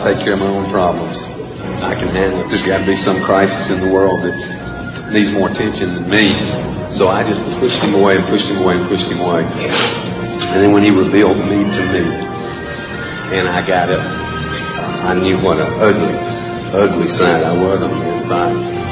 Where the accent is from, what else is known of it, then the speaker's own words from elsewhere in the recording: Dauphin Island, Alabama, United States; I'm from Dauphin Island. I'm 43 years old. Fix me 43 years old. And I wasn't raised in a church.